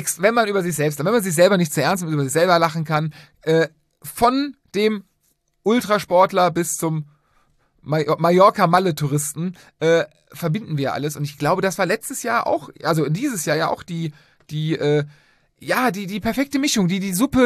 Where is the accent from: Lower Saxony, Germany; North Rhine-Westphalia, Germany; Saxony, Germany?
North Rhine-Westphalia, Germany; Cologne; wir sind Rheinländer, wir sind Kölner. Ab dem dritten Mal ist es Tradition.